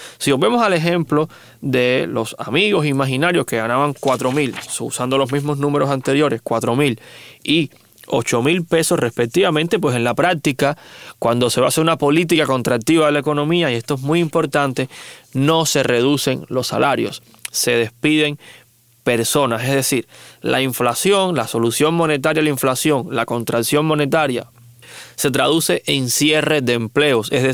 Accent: Cuba

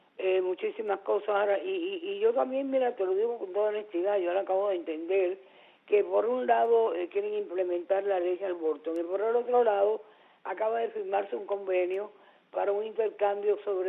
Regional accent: Cuba

